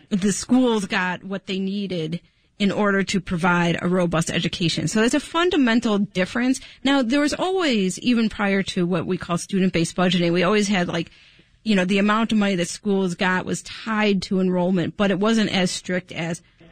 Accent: Chicago, Illinois, United States; I mean, that was when I was growing up in Chicago.

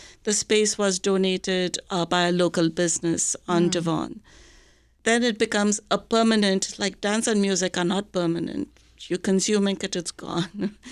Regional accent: India; moved away; So growing up in India, before I migrated here

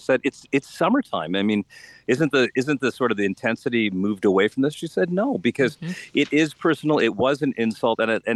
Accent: Canada; as a Canadian and also a U.S. citizen, but as a Canadian, I'm very proud of that.

